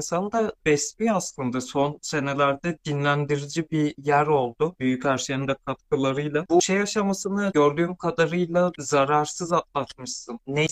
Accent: Eskişehir, Turkey; Yaşaması keyifli ve diğer şehirlere kıyasla da parça daha kolay bir şehir Eskişehir. Benim de orada çünkü toplamda bir 17 yılım falan geçti galiba. Çocukluğum orada geçti.

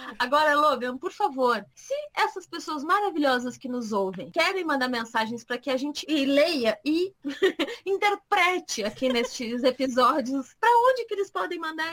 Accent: Rio Grande do Sul, Brazil; Eu que sou do Rio Grande do Sul, lá no meio das geleiras

